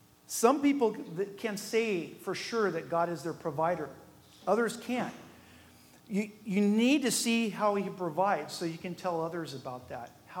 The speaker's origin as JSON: {"language": "English", "town": "Paso Robles", "region": "California", "country": "United States", "tie": "born or raised there", "said": "When I grew up in Paso Robles, we had a 40-acre parcel."}